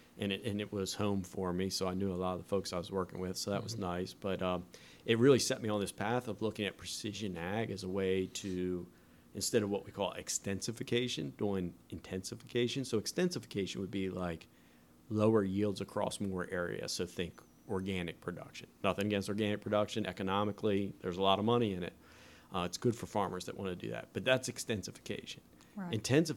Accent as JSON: {"language": "English", "region": "Delaware", "country": "United States", "tie": "born or raised there", "said": "So I was actually born and raised in Delaware, and so that's on the Delmarva Peninsula"}